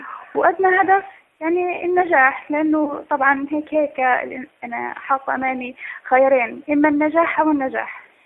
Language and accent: Arabic; Gaza, Gaza Strip, Palestine; ممكن في شاعر عندنا بغزة